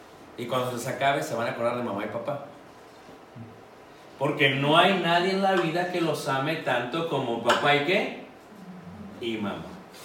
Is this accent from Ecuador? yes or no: no; Mexico City, Mexico; yo me crié en Ciudad de México